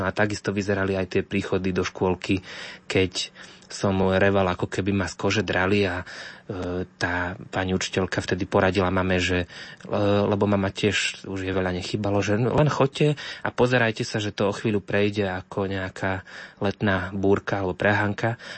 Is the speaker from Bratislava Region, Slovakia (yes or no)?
no; Trakovice, Trnava Region, Slovakia; Pochádzam z obce Trakovice, čo je neďaleko miest ako Hlohovec, Trnava alebo Piešťany. V Trnave som sa aj narodil v roku 1983.